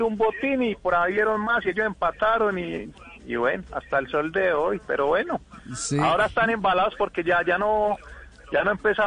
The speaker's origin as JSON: {"language": "Spanish", "country": "Colombia", "said": "porque somos colombianos y eso es lo mejor que uno puede haber en esta vida"}